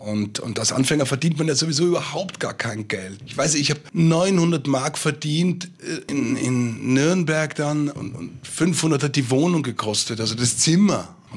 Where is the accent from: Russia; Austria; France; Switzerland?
Austria; Innsbruck, Tyrol; Ich bin ja selber gar nicht am Land aufgewachsen, ich bin in Innsbruck aufgewachsen.